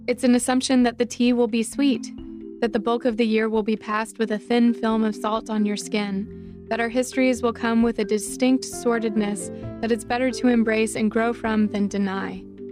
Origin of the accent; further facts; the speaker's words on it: Charlotte, North Carolina, United States; My teacher introduced me to the class, told them I was from Charlotte.